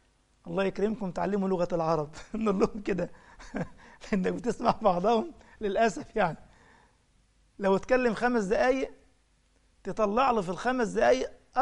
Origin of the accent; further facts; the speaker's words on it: Egypt; مثلا إحنا عندنا في مصر يقول لك حيل